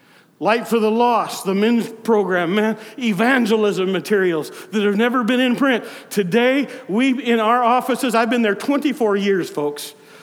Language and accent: English; United States; I, as an American, you can't go into another person's country and say, this is the way you should do things.